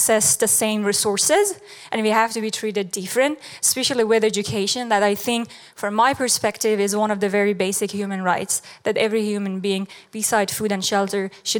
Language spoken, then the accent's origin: English; Afghanistan; also born or lived in Germany; I'm from Afghanistan and I have a master in computer science, I went to Germany and I taught as a computer science professor